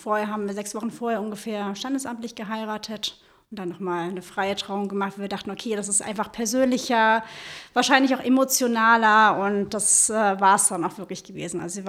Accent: Berlin, Germany; ich bin 39 Jahre alt, komme aus Berlin. Jan und ich sind seit 22 Jahren zusammen. Wir kommen beide aus Berlin, leben in Berlin

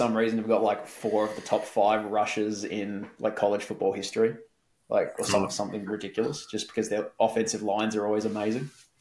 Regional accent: Adelaide, South Australia, Australia; also born or lived in Melbourne, Australia; And I just leaned on the fact that I was from Adelaide and Melbourne.

